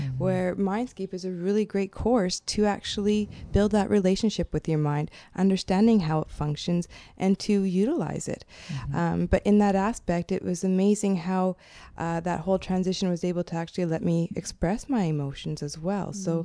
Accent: Manitoba, Canada; I'm from Manitoba, so, you know, the prairies, and I was living in Kananaskis in the middle of the mountains.

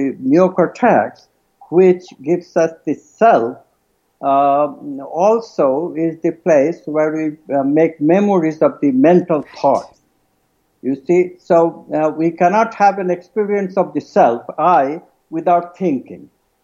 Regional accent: India; I'm an Indian from a culture which, not a touchy culture

